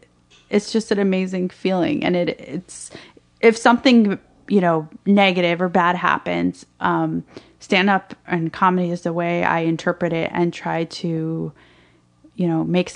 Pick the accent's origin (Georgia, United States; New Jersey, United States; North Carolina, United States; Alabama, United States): Alabama, United States; like growing up in Alabama as a Palestinian Muslim, and people would be like, what?